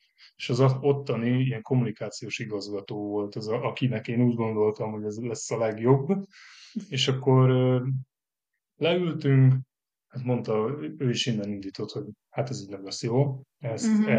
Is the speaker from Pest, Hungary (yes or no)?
yes; Vámosmikola, Pest, Hungary; Vámos Mikolán laktunk egy kertes házban, onnan, ott nevelkedtem az első tizen pár évben